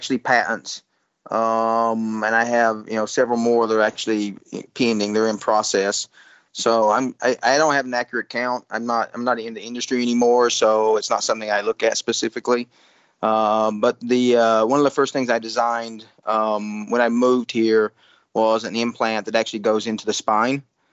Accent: Kentucky, United States; Yeah, I'm actually from Kentucky. I'm from the Southeast United States

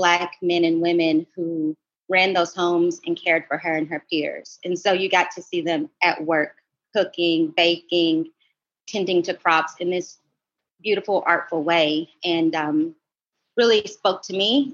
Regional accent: Louisville, Kentucky, United States; but I think maybe because where I'm from Louisville, a lot of times the food kind of feels more pan-Southern than anything.

